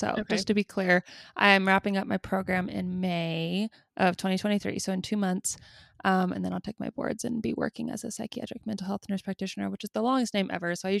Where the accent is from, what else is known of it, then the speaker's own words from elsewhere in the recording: Georgia, United States; moved away as an adult; now in Utah, United States; I grew up in Georgia, came out here in Utah for school when I was 18 years old. I've lived here ever since.